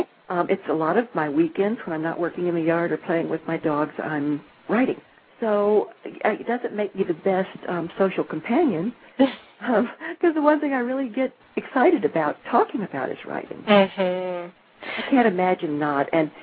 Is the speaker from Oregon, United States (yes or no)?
no; Florida, United States; now in Atlanta, United States; I tend to gush about Florida because I am from Florida, and I write about Florida, even though I live in Atlanta, Georgia.